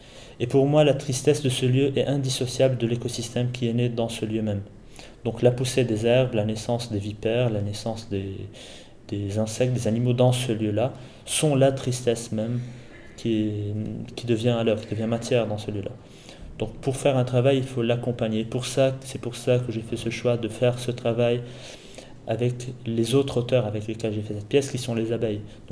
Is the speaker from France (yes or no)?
no; Lebanon; puisque je viens, je suis libanais, donc je viens de ce contexte-là.